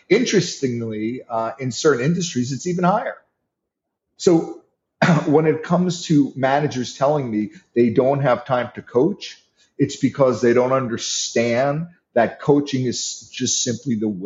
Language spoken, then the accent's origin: English; New York, United States; Now, I'm from New York. I talk pretty fast.